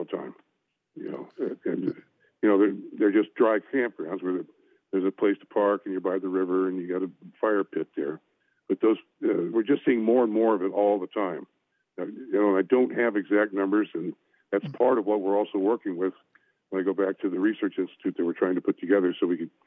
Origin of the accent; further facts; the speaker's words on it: Port Orford, Oregon, United States; I grew up in Port Orford, which is just due west of here.